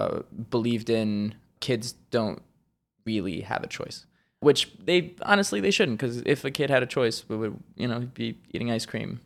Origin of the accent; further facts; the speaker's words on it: Switzerland; Originally, I'm from Switzerland, born and raised.